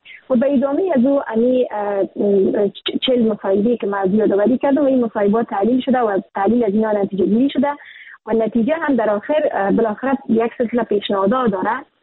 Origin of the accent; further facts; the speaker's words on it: Afghanistan; بر من که دیرین از افغانستان هستم